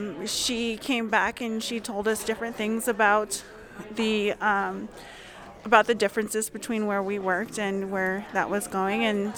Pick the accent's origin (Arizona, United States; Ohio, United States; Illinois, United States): Arizona, United States; The reason why I went there is because I came from Arizona, which is a right-to-work state